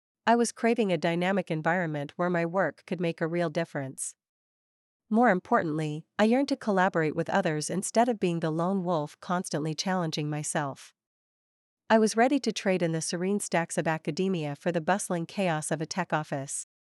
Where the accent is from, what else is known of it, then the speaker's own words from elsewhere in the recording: Italy; Growing up in Italy, I learned that a short flight could transport you to an entirely different world.